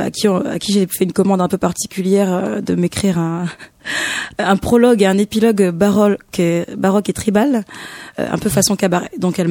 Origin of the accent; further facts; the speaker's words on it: Hauts-de-France, France; Moi, je suis une petite picarde et j'aime bien aller jouer dans les villages picards